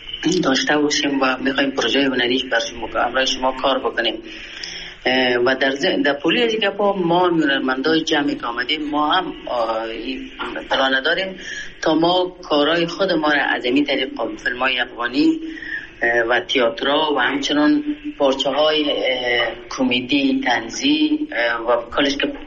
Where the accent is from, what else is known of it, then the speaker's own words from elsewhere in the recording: Afghanistan; من از افغانستان هستم، با قوم خیش و فامیل و دوستای خود در تماس هستم